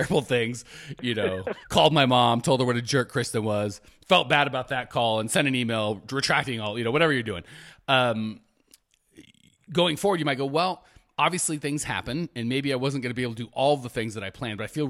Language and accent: English; Phoenix, Arizona, United States; We rented another even bigger, even fancier mansion right here in my hometown, Phoenix, so I don't have to travel.